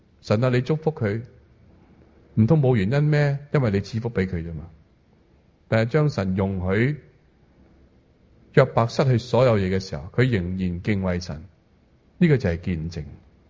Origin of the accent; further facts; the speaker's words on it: Guangdong, China; 我們是四邑人，台山、恩平、開平那些人呢